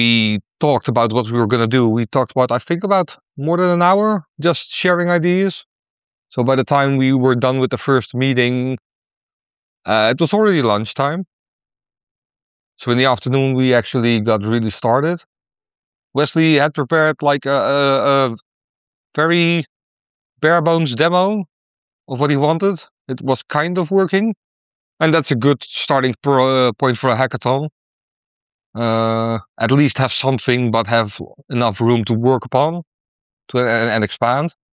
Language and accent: English; Netherlands; I'm from the Netherlands.